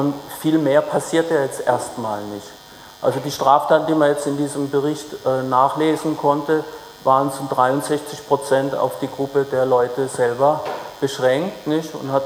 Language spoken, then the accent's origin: German; Mannheim, Baden-Württemberg, Germany; Die gehen jetzt zum Beispiel in Mannheim, da wo ich herkomme